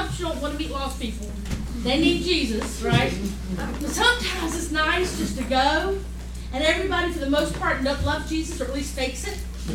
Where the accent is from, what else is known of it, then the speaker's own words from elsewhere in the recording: North Carolina, United States; I'm from North Carolina, and yes, I drove here.